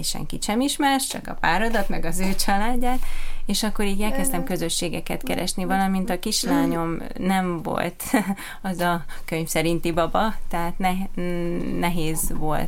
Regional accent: Pécs, Baranya, Hungary; now in Miskolc, Hungary; Én Pécsről jöttem ide Miskolcra

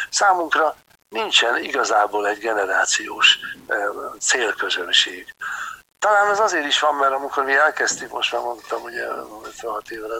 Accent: Budapest, Hungary; born there; Én meg már Budapesten születtem, mert addigra a család fölkerült Pestre.

